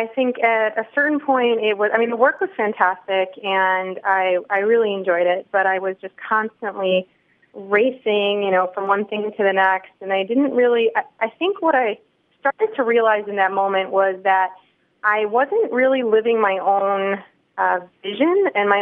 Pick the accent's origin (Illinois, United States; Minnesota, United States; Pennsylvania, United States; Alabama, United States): Illinois, United States; Chicago; now in Italy; I'm originally from Chicago.